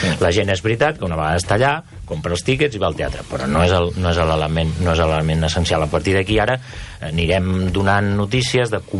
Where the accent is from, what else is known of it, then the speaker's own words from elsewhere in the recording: Tarragona, Catalonia, Spain; Jo soc tarragoní. Jo vaig néixer a la Rambla de Tarragona. Per tant, he crescut en aquelles contrades i soc tarragoní de sempre. Però quan vaig pel món dic que vaig néixer a prop de Barcelona.